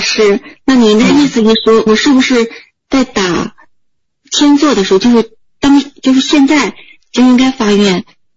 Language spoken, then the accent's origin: Chinese; Qingdao, Shandong, China; 我是青岛的。